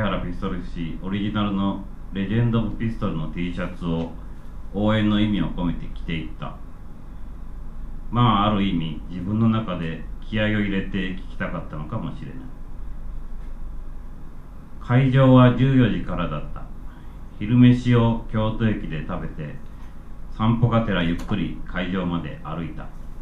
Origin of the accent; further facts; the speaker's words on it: Kansai, Japan; now in Yokohama, Japan; 僕は横浜から京都に向かっていた。地元である関西も久しぶりである。